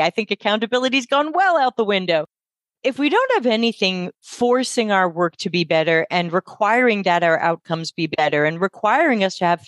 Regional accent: United States; now in Italy; I'm an American based in Italy.

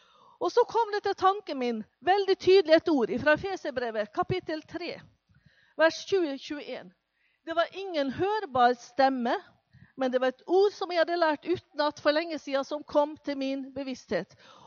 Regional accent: Molde, Møre og Romsdal, Norway; Jeg er opprinnelig fra Molde.

